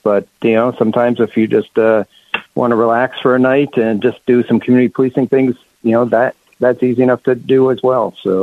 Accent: Brunswick, Maine, United States; Again, growing up in Brunswick, we had the Brunswick Naval Air Station and Bowdoin College. That was our claim to fame, plus being right on the coast of Maine. So great spot to grow up

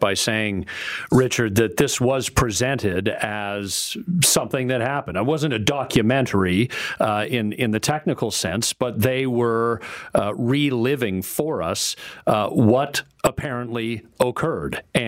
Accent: Scotland, United Kingdom; But I will say that I am Scottish, and sometimes, as Reshmi knows, I suffer from alligator arms.

